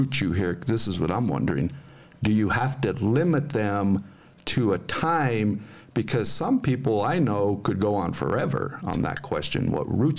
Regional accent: Alamosa, Colorado, United States; So it's an interesting perspective to reintroduce myself and have my hometown reintroduce itself to me after 30 some years and not really paying attention too much.

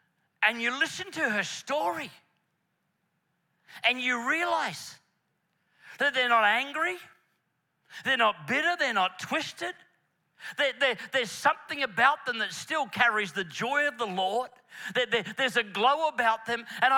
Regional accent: Queensland, Australia; Not that you have any of that in Victoria, but I'm from Queensland.

